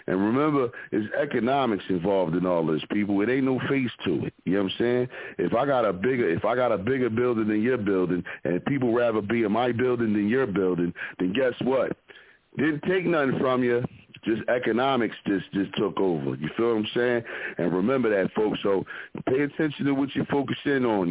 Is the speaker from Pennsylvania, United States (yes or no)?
yes; Philadelphia, Pennsylvania, United States; representing from the … out of Philadelphia.